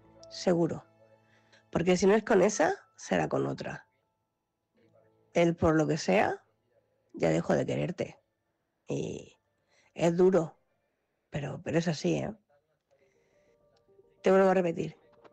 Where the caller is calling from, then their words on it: Cartagena, Region of Murcia, Spain; corresponsal de Cartagena.